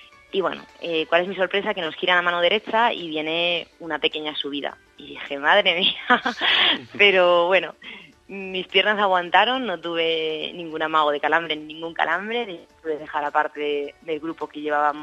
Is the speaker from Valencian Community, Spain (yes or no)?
yes; Requena, Valencian Community, Spain; yo soy de Requena, de Siete Aguas, entonces aquí tenemos una montaña espléndida y casi siempre entreno en montaña.